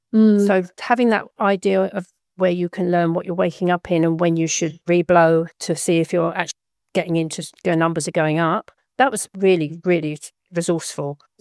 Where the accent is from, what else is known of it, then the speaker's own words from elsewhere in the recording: London, United Kingdom; I'm from the UK. I'm a Londoner